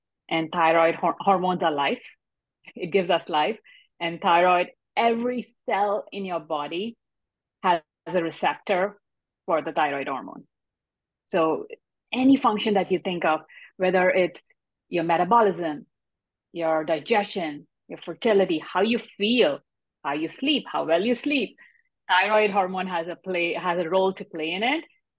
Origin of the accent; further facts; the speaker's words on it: India; English is a second language; moved away as an adult; I was still in India at that point. I'm an Indian immigrant.